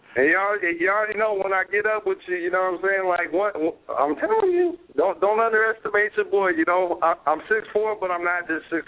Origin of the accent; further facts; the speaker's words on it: California, United States; I am from California, so I'm putting a little spin on the Dallas scene.